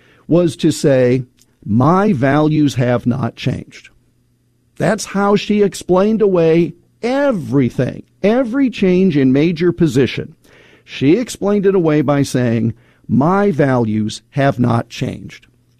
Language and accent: English; Iowa, United States; the Attorney General of the state of Iowa, my home state